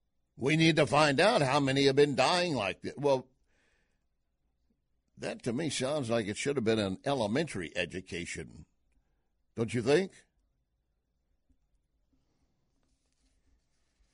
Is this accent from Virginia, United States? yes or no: no; Texas, United States; I was born in Texas, raised in Texas, West Texas. Dad is an oil field man, oil field trash, and proud of it.